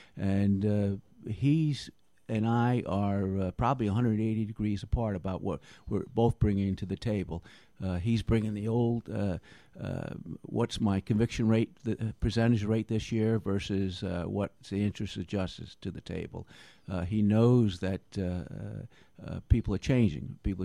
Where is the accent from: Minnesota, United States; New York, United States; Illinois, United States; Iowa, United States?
New York, United States; Well, I'm 61 years old, born and raised in Columbia County, lived here most of my life.